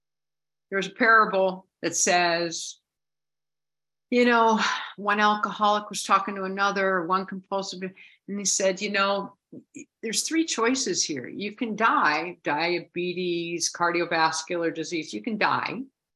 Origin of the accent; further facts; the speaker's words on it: Maine, United States; You see, I'm from the Northeast. I'm from Maine.